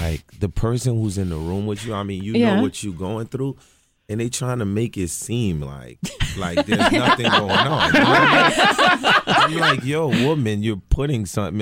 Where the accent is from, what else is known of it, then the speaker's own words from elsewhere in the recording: Brooklyn, New York, United States; I'm more interested in the blindfold thing because I'm from Brooklyn.